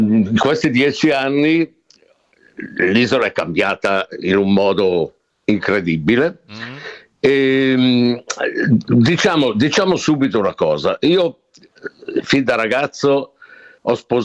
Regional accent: Como, Lombardy, Italy; Io sono nativo di Como, però con doppia cittadinanza, quindi sono anche svizzero.

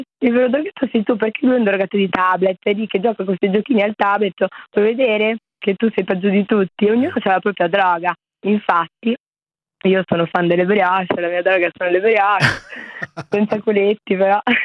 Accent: Sanremo, Liguria, Italy; now in Turin, Italy; che io sono di Sanremo, sto a Torino

